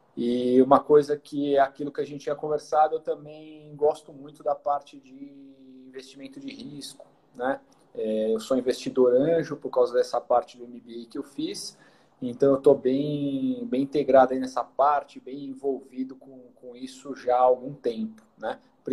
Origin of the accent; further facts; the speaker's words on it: São Paulo, Brazil; Bom, eu sou aqui de São Paulo. Vivi minha vida inteira, estudei aqui. Acabei nunca saindo de São Paulo, né? Eu fiz faculdade de medicina de Santo Amaro, aqui em São Paulo, capital.